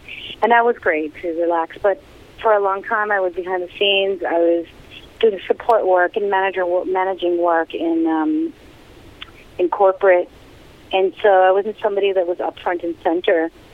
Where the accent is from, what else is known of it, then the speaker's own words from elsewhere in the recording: Queens, New York, United States; I am such a New Yorker. I grew up in Queens